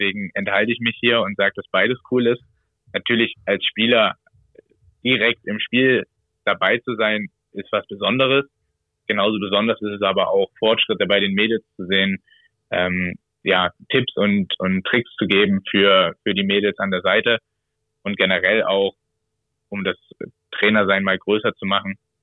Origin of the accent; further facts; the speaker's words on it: Leipzig, Saxony, Germany; born there; Also ich bin gebürtiger Leipziger.